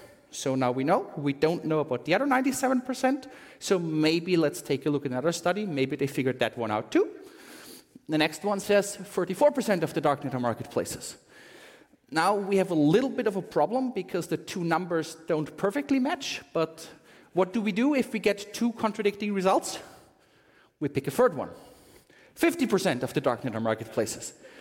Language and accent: English; Austria; English is a second language; at least in my home country in Austria.